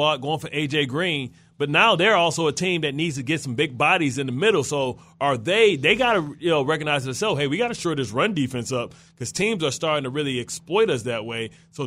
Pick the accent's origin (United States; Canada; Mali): United States; Detroit, Michigan; I'm from Detroit as well.